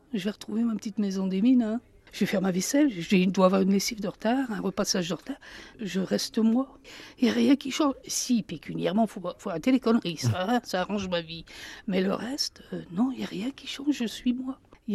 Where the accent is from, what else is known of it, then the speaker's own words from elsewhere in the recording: Hauts-de-France, France; Je suis carnavaleuse, je suis du Nord, hein.